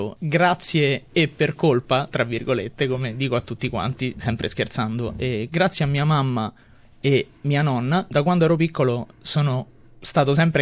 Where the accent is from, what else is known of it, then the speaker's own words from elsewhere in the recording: Latina, Lazio, Italy; moved away as an adult; now in Australia; Io vengo da Latina, a 70 km da Roma, sono qui da 3 anni, oddio, a febbraio saranno 3 anni